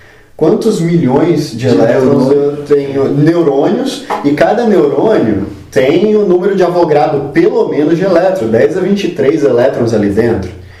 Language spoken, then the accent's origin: Portuguese; São Carlos, São Paulo, Brazil; Eu sou de São Carlos, o pesquisador estava lá